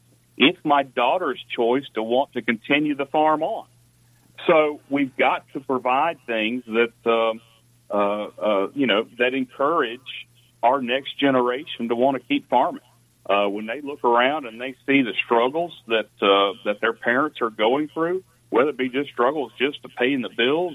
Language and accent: English; United States; growing up in rural America, you own firearms